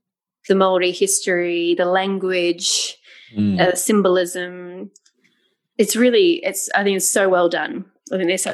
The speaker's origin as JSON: {"language": "English", "country": "Australia", "said": "But we make all these jokes about the Kiwis. That's our nickname for the New Zealand people."}